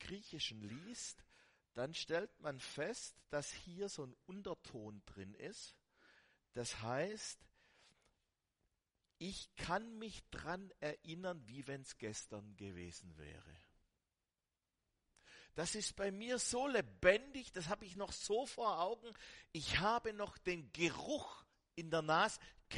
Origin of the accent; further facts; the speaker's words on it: Baden-Württemberg, Germany; ich bin Schwabe, ich bin überzeugter und leidenschaftlicher Schwabe.